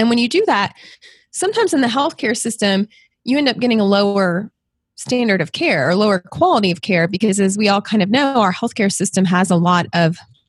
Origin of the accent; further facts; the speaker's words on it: Memphis, Tennessee, United States; also born or lived in Michigan; now in Kentucky, United States; So I grew up near Memphis, Tennessee, and I went to school in college in Michigan